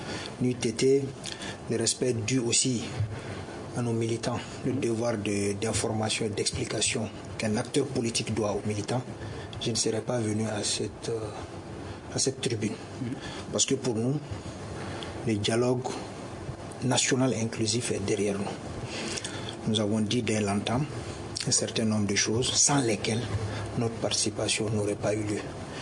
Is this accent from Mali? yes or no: yes; Mali; nous sommes des Maliens.